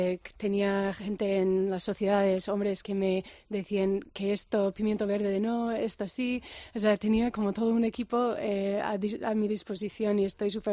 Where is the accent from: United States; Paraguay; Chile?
United States; the South; Yo soy del sur de los Estados Unidos, donde se aprecia mucho la comida.